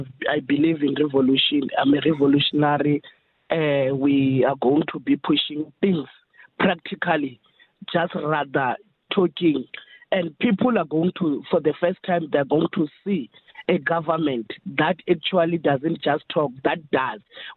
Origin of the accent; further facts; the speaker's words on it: Freedom Park, South Africa; So, you know, I grew up in Freedom Park.